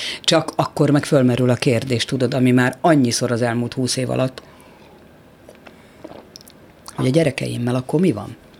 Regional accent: Debrecen, Hajdú-Bihar, Hungary; Apukám elköltözött Debrecenből, mert ugye én debreceni vagyok

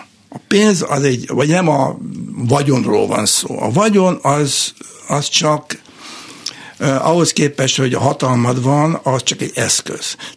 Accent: Hungary; Én rendes magyar ember vagyok.

